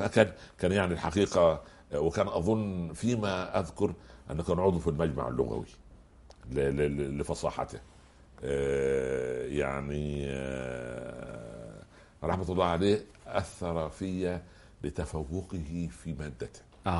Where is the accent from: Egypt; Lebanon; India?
Egypt; كان عندنا في مصر